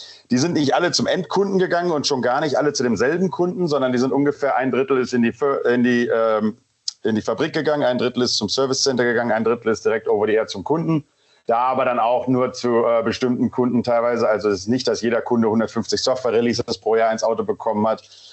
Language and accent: German; Lower Saxony, Germany; Original bin ich aus Weserbergland.